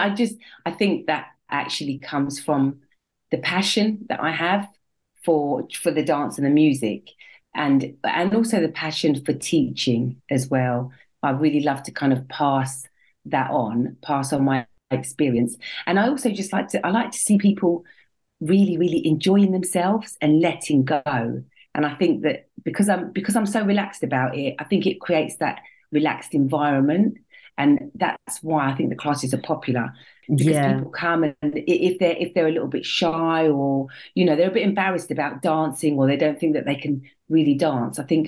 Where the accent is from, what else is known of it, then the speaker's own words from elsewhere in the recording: St Albans, East of England, United Kingdom; I was born and bred in St. Albans, moved away for a long time, came back.